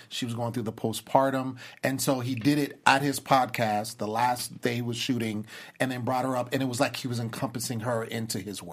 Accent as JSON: {"language": "English", "town": "Sacramento", "region": "California", "country": "United States", "said": "I'm originally from Sacramento, up north, California."}